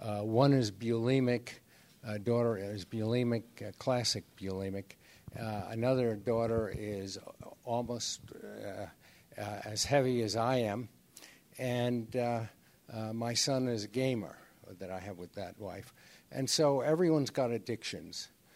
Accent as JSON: {"language": "English", "town": "Las Vegas", "region": "Nevada", "country": "United States", "lives_now": "Singapore", "said": "I'm from Las Vegas and Singapore, and I spend most of my time in Singapore with my Chinese wife."}